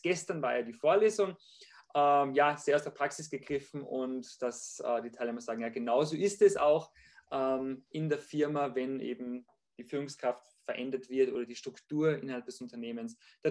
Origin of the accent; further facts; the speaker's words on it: Austria; Ja, also ich bin Österreicher, wie man vielleicht schon am Dialekt etwas erkennt.